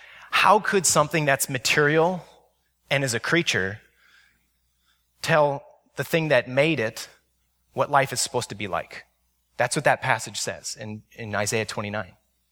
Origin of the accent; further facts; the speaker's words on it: San Jose, California, United States; I grew up in San Jose, so it was an hour away from the city.